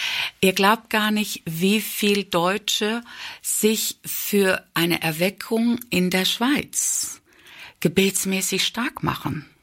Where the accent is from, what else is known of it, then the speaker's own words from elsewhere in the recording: Germany; ist mir sehr viel Ablehnung als Deutsche entgegengefallen